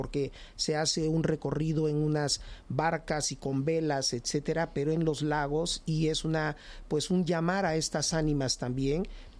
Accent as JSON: {"language": "Spanish", "country": "Mexico", "lives_now": "Spain", "said": "de México, aunque ya mi corazón también está en España, sin lugar a duda, pero me fascina, y México nunca se me va a ir de lo que soy, un mexicano."}